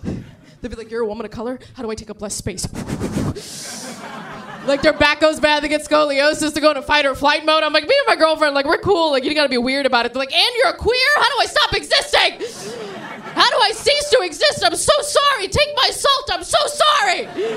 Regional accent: San Diego, California, United States; They grew up in Sri Lanka. I grew up in San Diego. I was around a lot of white people and Mexicans.

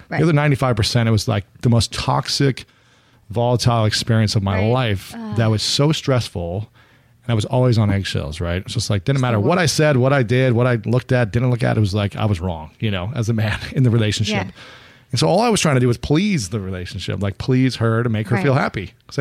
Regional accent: Ohio, United States; Yeah, I'm from Ohio and I was just very driven to achieve in sports.

